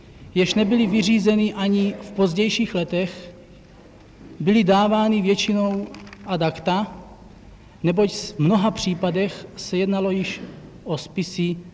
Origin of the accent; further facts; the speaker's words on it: Ostroměř, Hradec Králové Region, Czechia; born there; now in Prague, Czech Republic; Ostroměří.